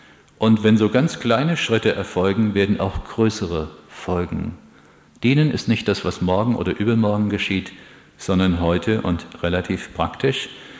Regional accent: Oberursel, Hesse, Germany; Ich erinnere mich an Oberursel, wo ich herkomme

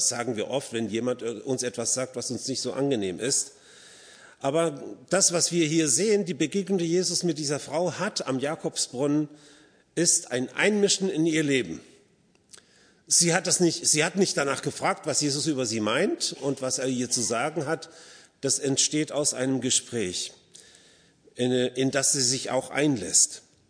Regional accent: Spain; German is a second language; now in Hesse, Germany; Also ich komme nicht hierher, ich komme aus Spanien, habe aber einen ziemlich guten Akzent hier.

